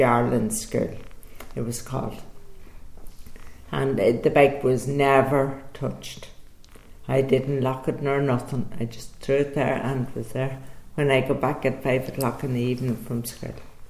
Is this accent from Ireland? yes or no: yes; Monaghan, Ulster, Ireland; also born or lived in Portadown, United Kingdom; I was born in Portadown, and I was brought up in Monaghan. My mother was from Armagh, my father was from Monaghan.